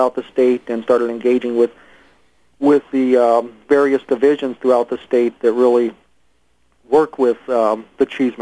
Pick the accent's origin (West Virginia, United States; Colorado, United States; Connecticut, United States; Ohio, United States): Colorado, United States; now in Wisconsin, United States; No, I'm originally from Colorado.